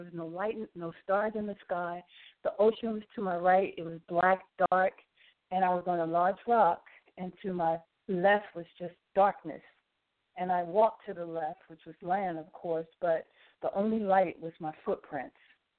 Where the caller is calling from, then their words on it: New Jersey, United States; I'm calling from Jersey, even though, well, I'm in Jersey currently, put it that way.